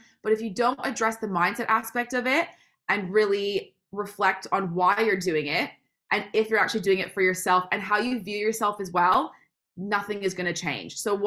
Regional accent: Canada; moved away as an adult; now in United Kingdom; Can you tell by my accent as well? I'm not from the UK originally, I'm from Canada. So grew up in Canada, did all my schooling there.

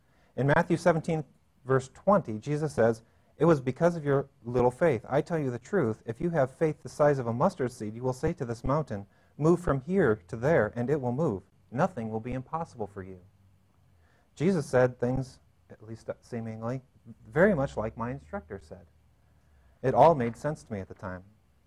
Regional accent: United Kingdom; accent: British; Is my British accent.

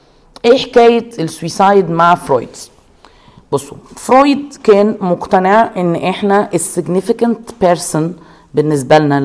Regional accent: Egypt; دي برضو حاجة كانت موجودة عندنا في مصر

